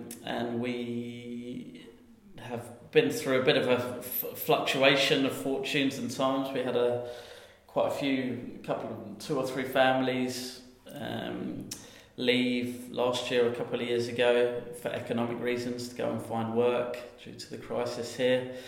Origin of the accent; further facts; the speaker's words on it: Sutton, London, United Kingdom; moved away as an adult; I've got family back in the UK. I'm from Sutton in South London